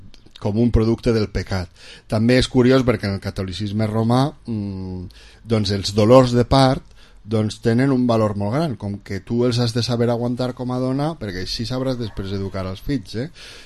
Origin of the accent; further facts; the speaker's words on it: Vila-real, Valencian Community, Spain; born there; jo vaig néixer a Vila-real, però me van dur a Castelló